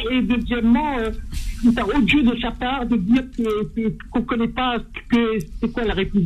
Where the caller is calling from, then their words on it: Sevran, Île-de-France, France; Moi, je suis de Sevran, de Lot.